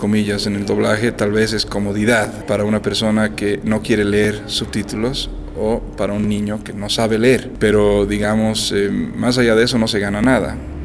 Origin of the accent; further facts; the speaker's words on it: United States; Spanish is a second language; yo prefiero ver películas en inglés porque soy americano